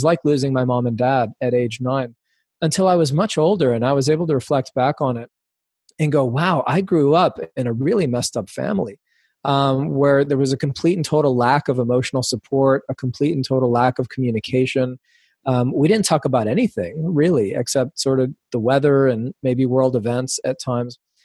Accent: New York City, New York, United States; Well, I grew up in New York City. I'm Cuban American. My mom is a Cuban immigrant.

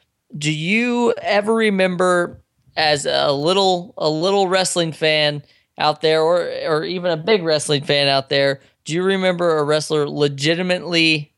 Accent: Midwest, United States; I grew up in the Midwest. There was obviously no voodoo people there.

